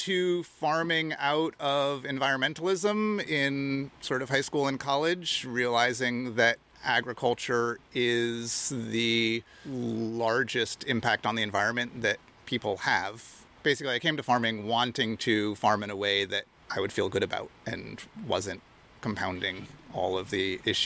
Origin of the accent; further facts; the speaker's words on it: New York, United States; I did not grow up on a farm. I grew up in the Mid-Hudson Valley in New York State.